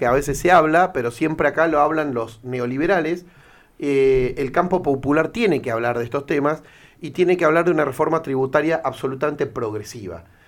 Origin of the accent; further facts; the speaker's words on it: Argentina; Somos todos argentinos y argentinas